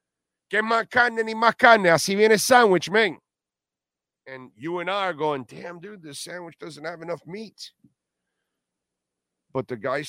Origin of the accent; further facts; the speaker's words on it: Hialeah, Florida, United States; I'm a Hialeah tea bread, 85. So I grew up in Hialeah for a few years.